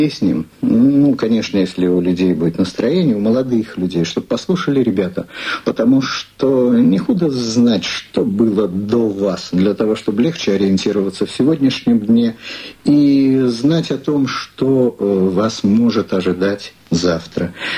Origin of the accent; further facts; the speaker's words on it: Saint Petersburg, Russia; born there; Я родился не в Петербурге, увы, а в Ленинграде.